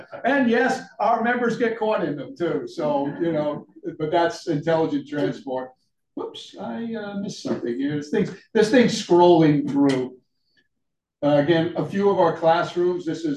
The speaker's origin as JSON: {"language": "English", "region": "New York", "country": "United States", "tie": "born or raised there", "said": "Years ago, when I grew up in New York, and way back in the 50s, you know, 60s in high school, they had programs back there"}